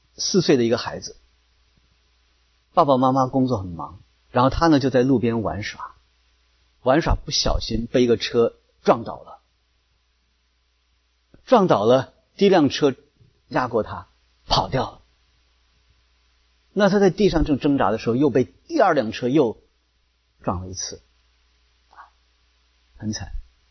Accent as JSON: {"language": "Chinese", "country": "China"}